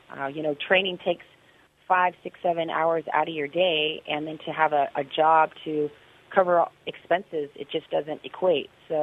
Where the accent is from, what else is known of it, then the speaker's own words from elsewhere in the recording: California, United States; I've been able to start one in Sacramento near my hometown